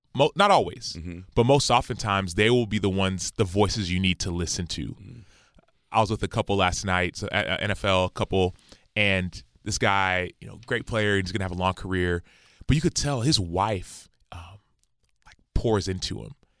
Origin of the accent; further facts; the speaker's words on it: Dallas, Texas, United States; born there; Since I was little, my parents were born and raised in Nigeria. I was born in Dallas, Texas. But since we were little, every Christmas and New Year's, we would spend in Nigeria.